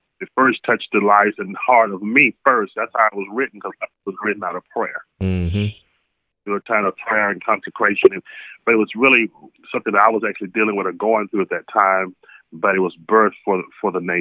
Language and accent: English; Tyler, Texas, United States; Started playing for my church choir when I was actually 7 years old in my hometown of Tyler, Texas.